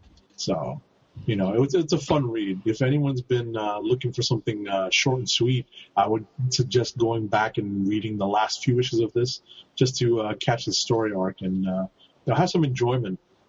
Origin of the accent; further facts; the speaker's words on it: New York, United States; As a New Yorker, I was like, really?